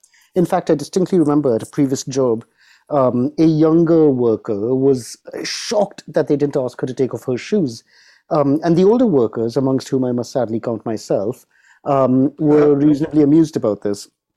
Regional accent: United Kingdom; If I go in there as a Brit with my NHS app

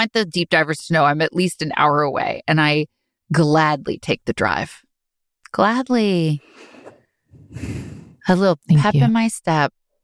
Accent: New Jersey, United States; Also, I'm from New Jersey. Like, the driving doesn't bother me.

